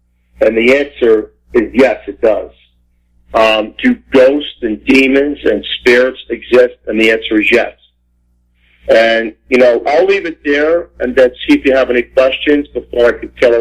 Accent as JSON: {"language": "English", "town": "Staten Island", "region": "New York", "country": "United States", "moved": "yes", "lives_now": "Pennsylvania, United States", "said": "I'm formerly a New Yorker from Staten Island, New York."}